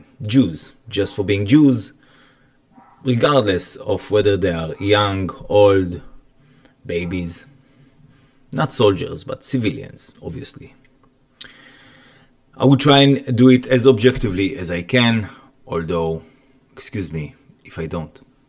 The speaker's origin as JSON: {"language": "English", "country": "Israel", "said": "Over the past 16 years I've been active in Israel"}